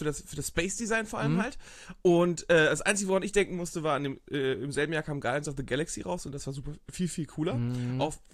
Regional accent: Geesthacht, Schleswig-Holstein, Germany; Ich komme aus so einer kleinen Vorstadt vor Hamburg, da ist 30.000 Einwohner

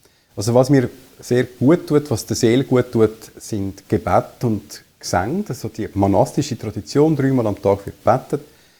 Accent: Zurich, Switzerland; also born or lived in Basel / Los Angeles; Ich bin aufgewachsen in Zürich-Unterland, dort auch in die Schule gegangen und habe dann studiert in Basel, in Los Angeles und Zürich.

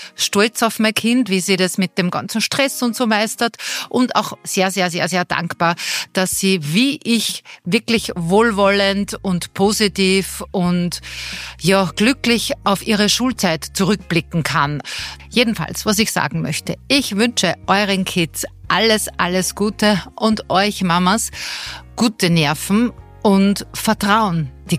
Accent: Austria; bei uns in Österreich

